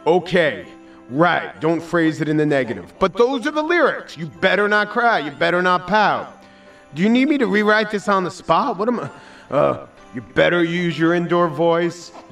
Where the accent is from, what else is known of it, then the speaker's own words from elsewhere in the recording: Freehold, New Jersey, United States; I tell stories about growing up in New Jersey. That is true. You also grew up in New Jersey. I'm not trying to give you short shrift. But here's the thing, Gary. I grew up in Freehold.